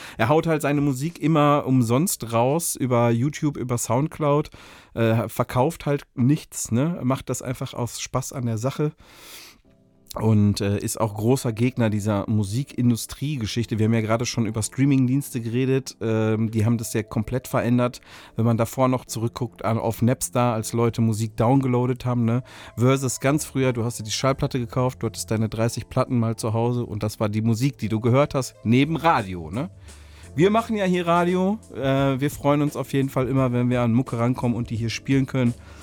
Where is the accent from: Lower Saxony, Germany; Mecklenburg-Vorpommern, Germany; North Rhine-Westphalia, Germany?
North Rhine-Westphalia, Germany; Also wir kommen hier aus dem Ruhrpott